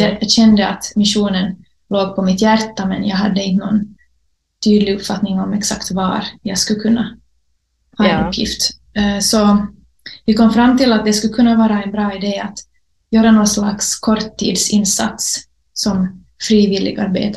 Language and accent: Swedish; Vaasa, Ostrobothnia, Finland; och jag är född och uppvuxen i Vasa.